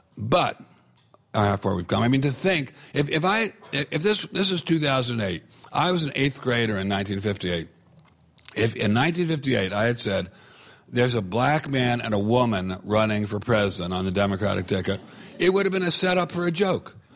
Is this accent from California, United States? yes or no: no; Maryland, United States; born or raised there; also born or lived in Virginia